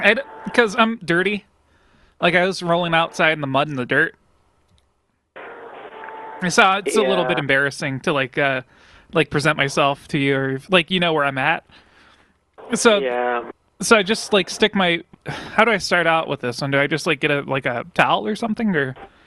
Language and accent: English; United States; I'm from the United States.